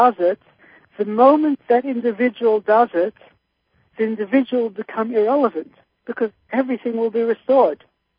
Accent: Australia; now in United States; I was born, I grew up in Australia, I came to the United States

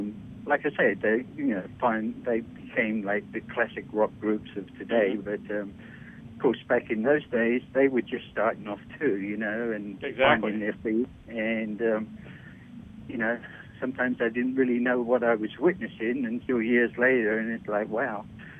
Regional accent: London, United Kingdom; So, it was great growing up in London, you know, and being able to see all those bands

